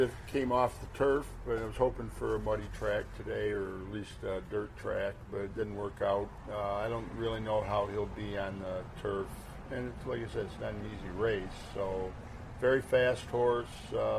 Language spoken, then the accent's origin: English; Canandaigua, New York, United States; Yeah, I was born in Canandaigua